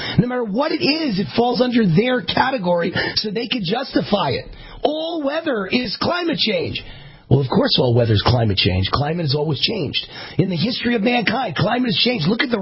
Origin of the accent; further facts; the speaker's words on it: New York, United States; I'm a Texan at heart. You know, I'm from New York, but I should have been a Texan.